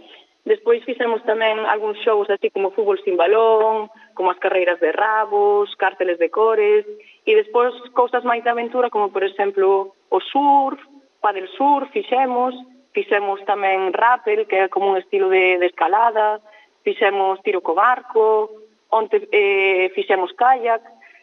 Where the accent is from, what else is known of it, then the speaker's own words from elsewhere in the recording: Negreira, Galicia, Spain; pois somos de Negreira, que iso tamén está moi ben